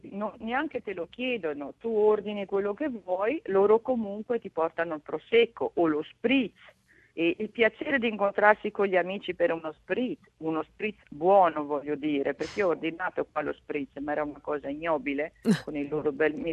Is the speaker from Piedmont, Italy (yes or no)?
no; Trentino-Alto Adige, Italy; now in Australia; io sono trentina, quindi la magia del Natale, i nostri mercatini sono bellissimi.